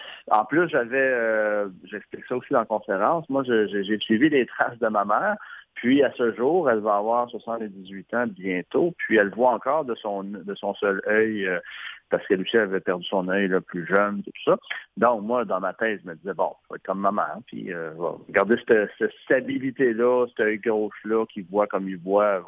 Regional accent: Chambly, Quebec, Canada; à Chambly, dans mon patelin, à Chambly

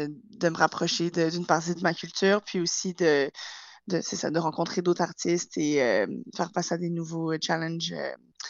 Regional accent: Montreal, Quebec, Canada; now in United Kingdom; je suis née et j'ai grandi à Montréal.

